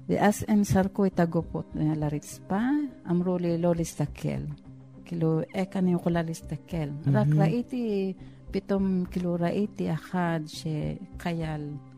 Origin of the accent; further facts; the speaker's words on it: Philippines; Hebrew is a second language; אני לא ישראלי, אני פיליפיני.